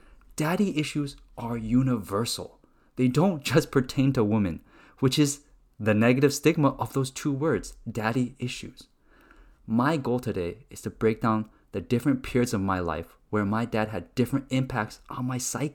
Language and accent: English; Los Angeles, California, United States; also born or lived in Taiwan; I grew up in an Asian community, LA, the 626, the San Gabriel Valley, home of boba